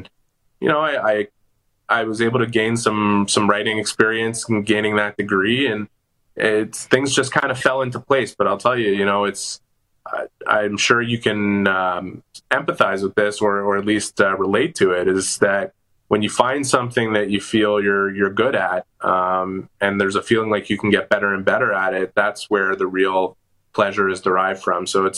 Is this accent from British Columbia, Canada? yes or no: no; Montreal, Quebec, Canada; Yeah, born and raised in Montreal